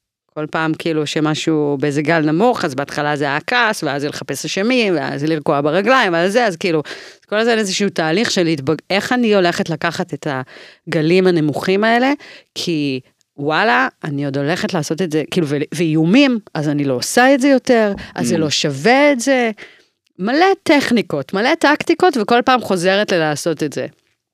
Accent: United States; וגם אני אמריקאית, וגם יצרתי בהתחלה באנגלית המון זמן.

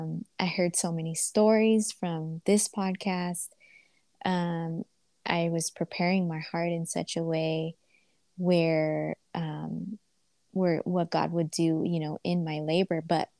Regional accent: San Diego, California, United States; So since I'm from San Diego, I was like, okay, I'm going to give birth there. My mom and dad are there. My whole family's there.

